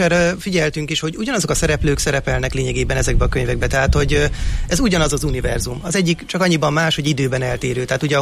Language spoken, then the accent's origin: Hungarian; Hungary; magyar ember vagyok, magyarul beszélek